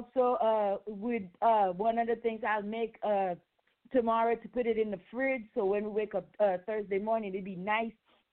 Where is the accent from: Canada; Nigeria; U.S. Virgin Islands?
U.S. Virgin Islands; St. Croix; born there; also born or lived in St. Lucia; So for me, my parents are from St. Lucia. So when I was born in St. Croix, I went back home to St. Lucia to meet my parents.